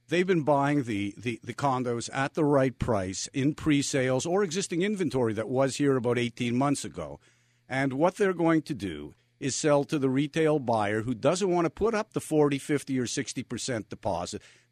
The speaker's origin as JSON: {"language": "English", "town": "Montreal", "region": "Quebec", "country": "Canada", "tie": "born or raised there", "moved": "yes", "lives_now": "Miami, United States", "said": "I'm Canadian-born, raised in Montreal, moved to Miami in the late 80s"}